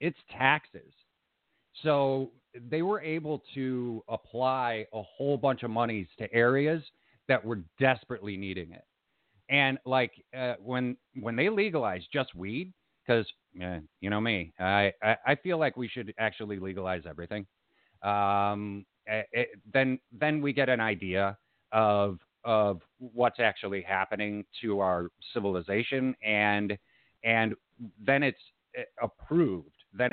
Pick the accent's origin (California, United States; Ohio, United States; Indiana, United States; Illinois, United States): Illinois, United States; Chicago; And I was raised in Illinois, and I was raised in Chicago. So I've seen it my whole life.